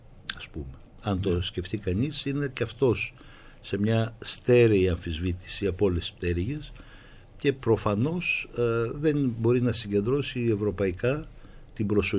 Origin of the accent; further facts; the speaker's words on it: Larissa, Thessaly, Greece; born there; Εγώ γεννήθηκα στη Λάρισα το 1950. … είναι μια οικογένεια που κατέβηκε από την Πίνδο, πρώτα στον Τύρναβο όπου γεννήθηκαν οι προπάποι μου, μετά στη Λάρισα. Και μετακομίσαμε στην Αθήνα